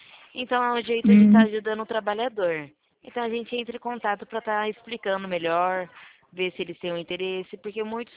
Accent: Presidente Prudente, São Paulo, Brazil; sou daqui de Prudente. Presidente Prudente.

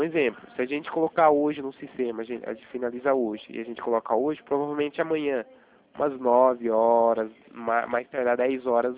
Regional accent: Itatiba, São Paulo, Brazil; eu sou daqui de Itatiba, né?

